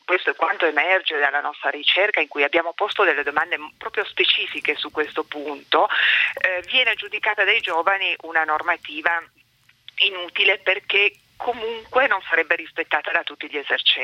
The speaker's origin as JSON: {"language": "Italian", "town": "Turin", "region": "Piedmont", "country": "Italy"}